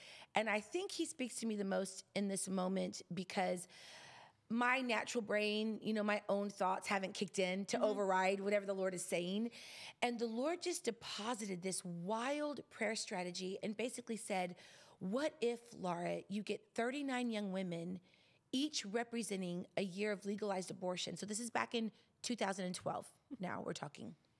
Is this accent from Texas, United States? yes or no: yes; Houston, Texas, United States; now in Dallas, United States; I'm from Houston, Texas originally. I live in the Dallas area with my husband, Gabriel, but I was home on a ministry trip in 2009.